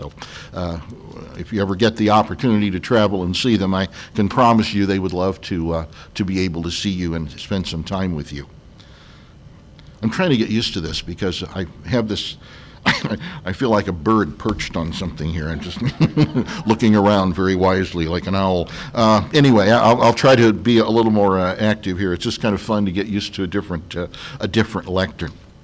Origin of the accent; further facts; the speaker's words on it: St. Louis, Missouri, United States; I grew up in the St. Louis area, so was familiar with what the area was like.